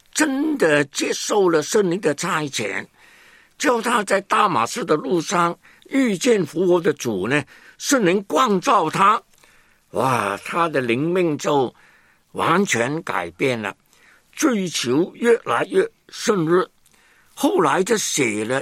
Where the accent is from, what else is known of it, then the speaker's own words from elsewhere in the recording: Hong Kong; born there; 其实我在香港出生